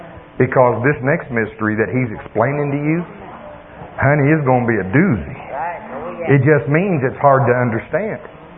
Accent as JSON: {"language": "English", "region": "Oklahoma", "country": "United States", "said": "See, I'm from Oklahoma. Most of my relatives are farmers."}